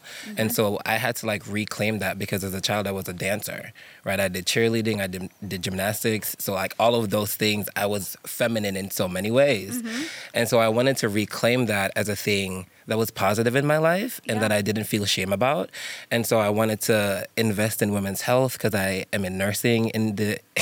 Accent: Jamaica; But growing up in Jamaica

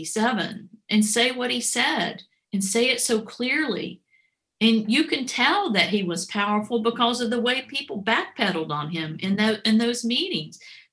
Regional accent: North Carolina, United States; I grew up in North Carolina.

